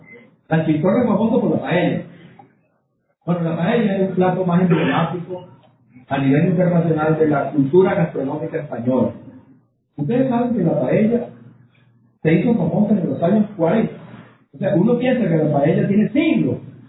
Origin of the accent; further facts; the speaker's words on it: Venezuela; es la manera como los venezolanos vemos al mundo y cómo nos insertamos en el mundo frente al otro